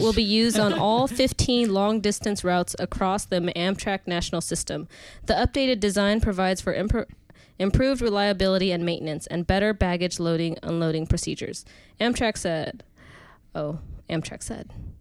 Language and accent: English; Beaverton, Oregon, United States; Actually, I grew up in Beaverton, or I went to high school in there, and I know that intersection.